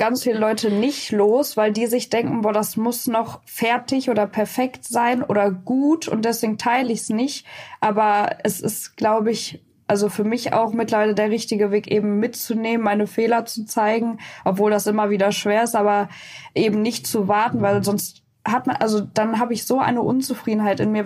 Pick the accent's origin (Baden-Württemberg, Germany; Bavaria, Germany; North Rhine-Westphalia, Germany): North Rhine-Westphalia, Germany; Cologne; ich komme aus Köln